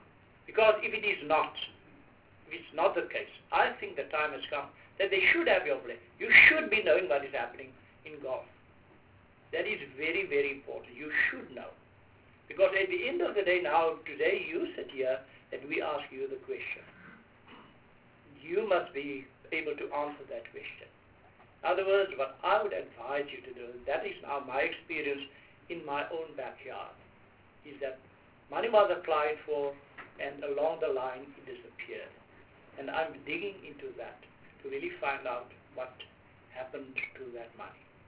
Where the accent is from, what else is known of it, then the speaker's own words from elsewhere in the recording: Port Elizabeth, Eastern Cape, South Africa; I know I'm from Port Elizabeth. I'm from the Eastern Cape